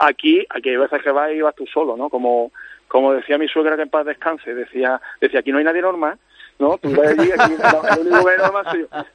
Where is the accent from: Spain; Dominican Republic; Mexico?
Spain; Antequera, Andalusia; No, yo soy de Antequera, de Málaga. Antequera de Málaga.